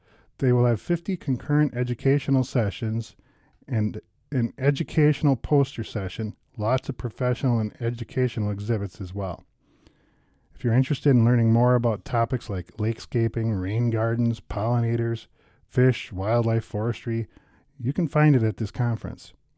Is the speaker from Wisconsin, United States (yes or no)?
yes; Wisconsin, United States; I grew up in Outagamie County, whose biggest lake is actually an impoundment of Black Otter Creek.